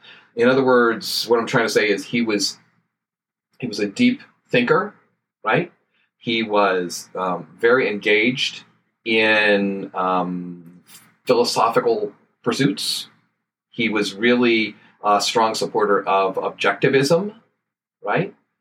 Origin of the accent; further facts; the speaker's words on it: Johnstown, Pennsylvania, United States; And Steve was originally from my hometown, where I currently live, the town of Johnstown, Pennsylvania.